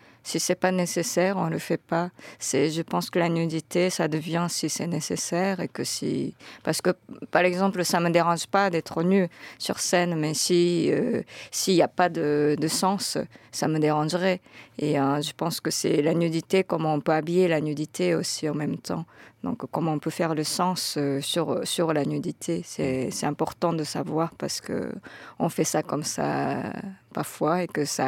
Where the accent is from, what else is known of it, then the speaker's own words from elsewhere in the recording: Japan; Moi, mon enfance, c'était Miyazaki, donc j'ai grandi au Japon.